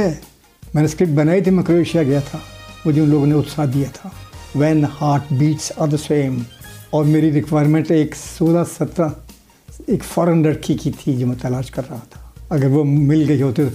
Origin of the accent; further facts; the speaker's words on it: Gurdaspur, Punjab, India; moved away; मैं पंजाब का रहने वाला हूँ, पार्टीशन हो गया था 47 में